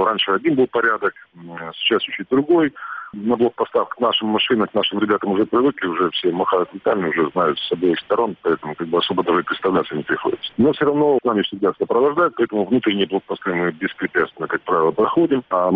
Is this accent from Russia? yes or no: no; Kyiv, Ukraine; же узнают, что мы из Киева